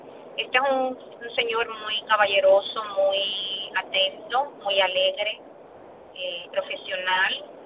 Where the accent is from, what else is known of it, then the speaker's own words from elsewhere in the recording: Puerto Rico; yo soy puertorriqueña